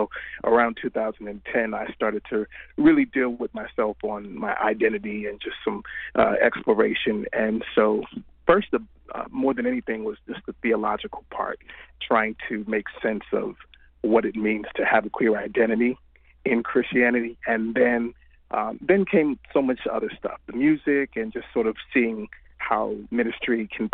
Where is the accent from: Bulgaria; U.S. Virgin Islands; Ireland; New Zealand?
U.S. Virgin Islands; St. Croix; now in United States; I was raised Moravian in St. Croix in the Moravian Church, and then moving to the States.